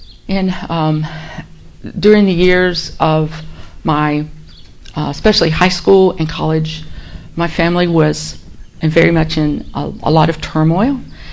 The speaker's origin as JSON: {"language": "English", "region": "Virginia", "country": "United States", "tie": "born or raised there", "also_born_or_lived": "Tennessee", "lives_now": "Columbia, United States", "said": "I grew up in Virginia, West Virginia area, right on the border. I've lived in Columbia most of my life since college."}